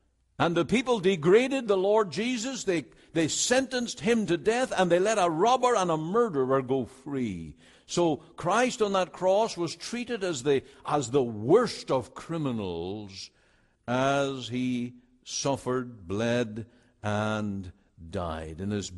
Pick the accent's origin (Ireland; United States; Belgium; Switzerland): Ireland; now in Canada; When I grew up in Ireland